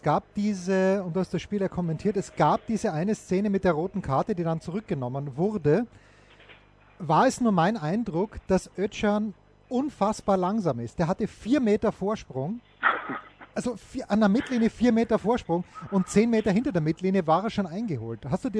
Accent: Austria; Jetzt sind wir Österreicher

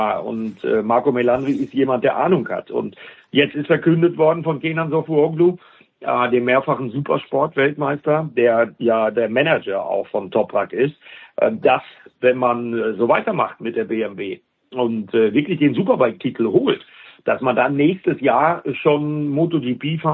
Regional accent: Bremen, Germany; Denn Assen ist ja so ein bisschen für mich als Bremer sowas Ähnliches wie mein Heimrennen.

